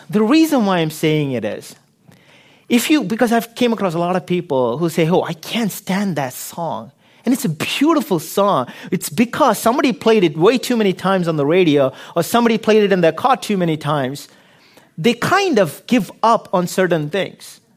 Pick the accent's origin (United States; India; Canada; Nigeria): India; growing up in India, the church we grew up in, like the denomination, we gave a little bit of, little too much importance to the book of Psalms.